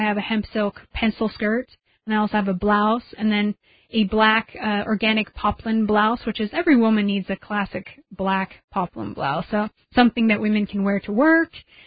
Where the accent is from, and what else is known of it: Oregon, United States; born or raised there